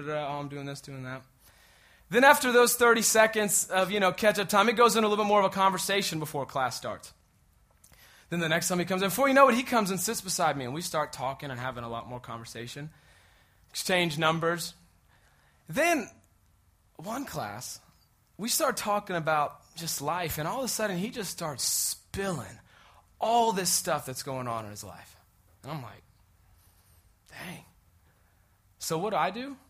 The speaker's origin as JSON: {"language": "English", "town": "Atlanta", "region": "Georgia", "country": "United States", "lives_now": "Dallas, United States", "said": "I'm from Atlanta, Georgia, but I live here in Dallas now."}